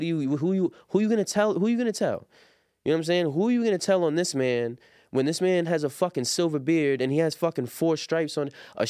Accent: Brooklyn, New York, United States; God rest the dead, not to disrespect him, but, like, I'm from Brooklyn.

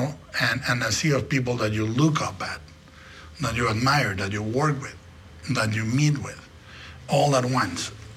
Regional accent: Guadalajara, Jalisco, Mexico; Yeah, and I wrote him, and I said, look, I'm a kid from Guadalajara.

